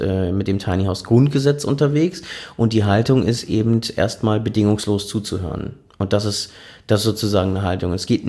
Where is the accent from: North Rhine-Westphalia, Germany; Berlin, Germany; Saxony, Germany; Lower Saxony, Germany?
Berlin, Germany; da, wo ich herkomme, nämlich Berlin